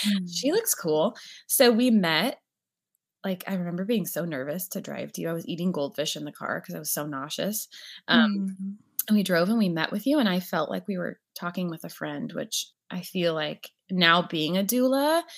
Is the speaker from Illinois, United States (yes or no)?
no; California, United States; I'm originally from California